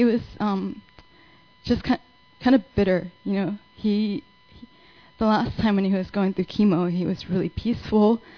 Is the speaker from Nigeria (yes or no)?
no; Singapore; also born or lived in Arizona; now in United States; I'm Ming's wife. I'm from Singapore. I was born and raised in Singapore. And I came to the U.S. And I've been living here for a couple of years. And like he mentioned, we just moved here from Arizona.